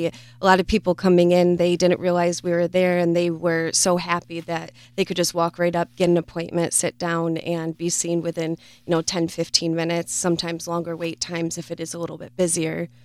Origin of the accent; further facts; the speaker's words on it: Penn Yan, New York, United States; Yeah, so I actually born and raised in Penn Yan, so I've lived in the community